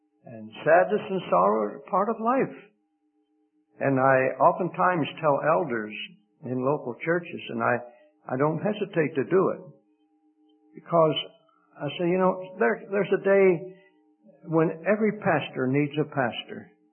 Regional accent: Philadelphia, Pennsylvania, United States; I was raised in Philadelphia. It's no longer the city of brotherly love.

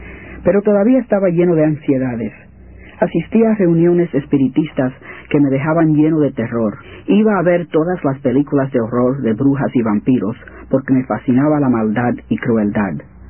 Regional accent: Puerto Rico; also born or lived in Brooklyn, New York, United States; Nací en Brooklyn, Nueva York, de padres puertorriqueños, durante la Depresión. Unos pocos meses después, mis padres regresaron a Puerto Rico por causa de la situación económica en Nueva York.

